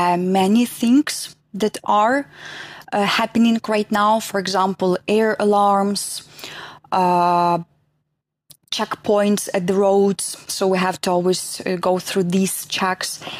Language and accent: English; Lviv, Lviv Oblast, Ukraine; English is a second language; I live in Lviv. We also have here our office based in this city. Yeah, it's my hometown. I was born here and I live here.